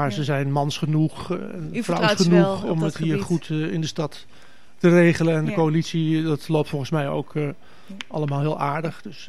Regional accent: Amsterdam, North Holland, Netherlands; ik ben hier opgegroeid in de Watergraafsmeer. Ik heb in het centrum gewoond, aan de Oude Schans. Ik heb in de Kerkstraat gewoond

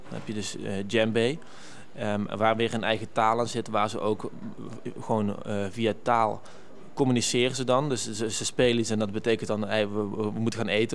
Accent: Netherlands; born there; ik ben in Nederland geboren.

